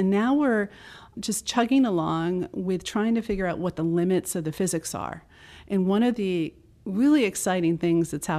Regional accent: United States; I really needed health insurance because I'm an American and it was pre-Obamacare.

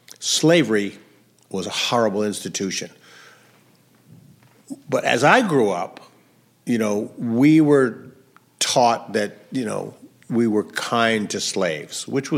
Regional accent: New Orleans, Louisiana, United States; When I say I'm from New Orleans, and you know, I could be in Tallinn, Estonia.

